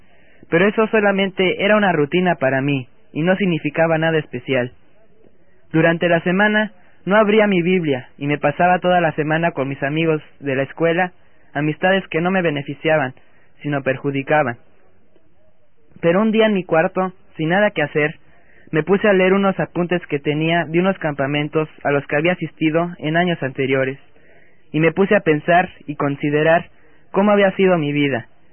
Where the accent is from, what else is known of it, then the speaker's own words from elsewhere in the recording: Tehuacán, Puebla, Mexico; born there; Yo nací en Tehuacán, estado de Puebla, en el país de México, en una familia cristiana